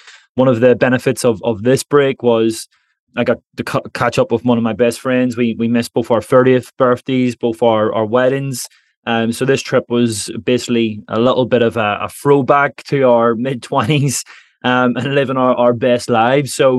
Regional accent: Ireland; And because I'm an Irishman, trying to speak Spanish, they were just overwhelmed with happiness.

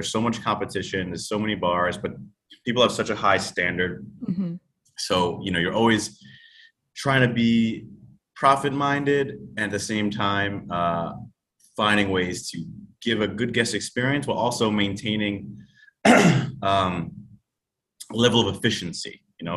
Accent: New York, United States; But then I moved back to New York. I'm a New Yorker. My family's all here. I couldn't stay away from New York for too long.

